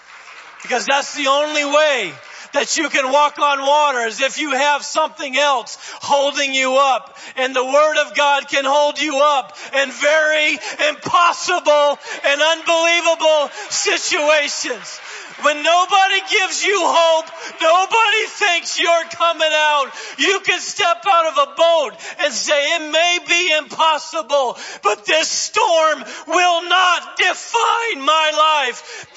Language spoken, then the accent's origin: English; the South, United States; I grew up in the South.